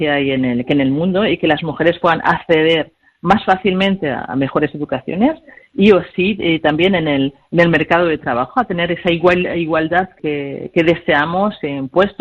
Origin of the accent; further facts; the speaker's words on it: Spain; moved away as an adult; now in France; Soy española y soy actualmente directora de operaciones de una empresa, de un editor de software aquí en Francia